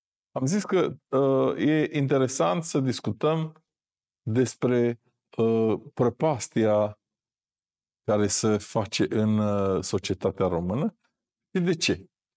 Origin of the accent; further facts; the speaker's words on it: Botoșani, Botoșani County, Romania; Botoșani, de unde sunt eu